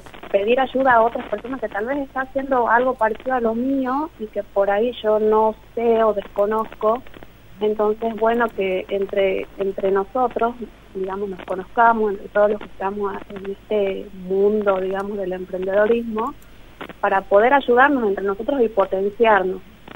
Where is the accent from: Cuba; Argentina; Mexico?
Argentina; Jujuy; now in Tucumán, Argentina; yo vivo en Tucumán, soy de Jujuy, o sea, vine a estudiar acá, me quedé